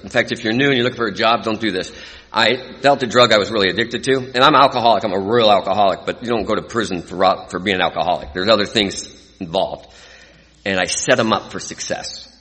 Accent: Stockton, California, United States; I grew up in Stockton, California. Anyone from California? Do you know Stockton? Yes, it's a good place to be from.

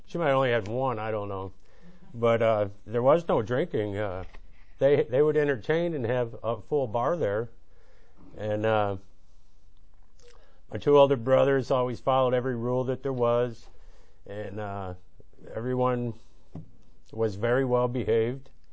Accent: Chicago, Illinois, United States; And anyway, I was born in Chicago. I had two older brothers, Rick and John, and a younger brother, Joe, and two sisters, Janice and Joan. And it truly was a great upbringing.

